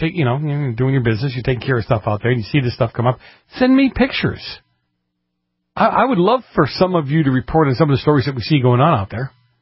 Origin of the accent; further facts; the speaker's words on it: Massachusetts, United States; now in California, United States; my home state of Massachusetts, where all the loons, you know, we might export the fruits and nuts here from California